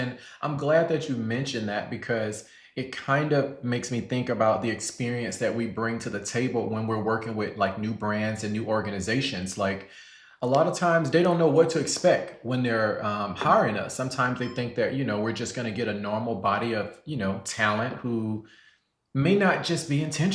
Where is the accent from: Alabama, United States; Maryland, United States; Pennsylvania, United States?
Alabama, United States; Selma; I'm originally from Selma, Alabama, so I have this southern charm about me.